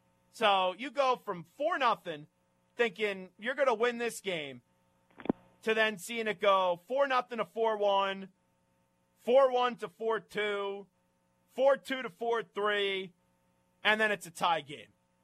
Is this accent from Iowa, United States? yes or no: no; New York, United States; And when you're growing up in New York, the Mets-Yankees game, Subway Series, are such a big event.